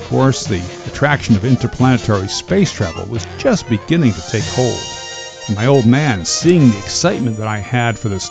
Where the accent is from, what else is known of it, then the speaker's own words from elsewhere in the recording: Linden, New Jersey, United States; Now you have to understand, the city of Linden, my hometown, was right there in the middle of the New York City metropolitan area.